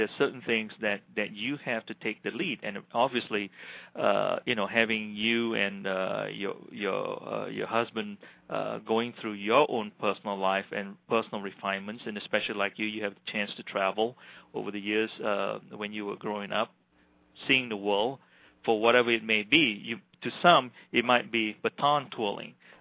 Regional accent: Malaysia; I grew up in Malaysia, so we were under the British educational system

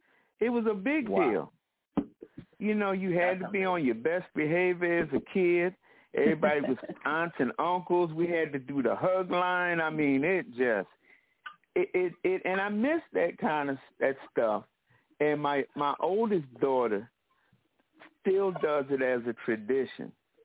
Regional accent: Philadelphia, Pennsylvania, United States; I forgot. I'm from Philadelphia, like Carrie Hines.

